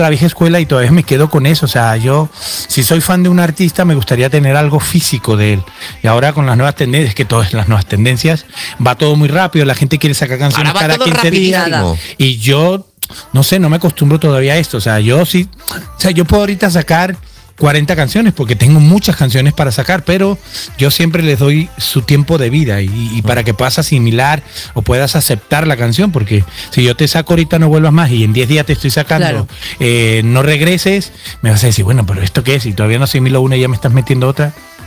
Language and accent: Spanish; Venezuela; born there; como yo nací en Venezuela, yo también traigo los ritmos latinos.